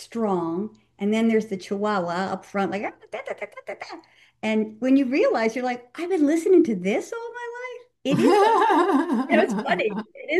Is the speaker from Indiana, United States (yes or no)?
no; Philadelphia, Pennsylvania, United States; I think it's because I grew up in Philly, where they're hilarious. We're hilarious people, right? And Italians are very loud and very funny.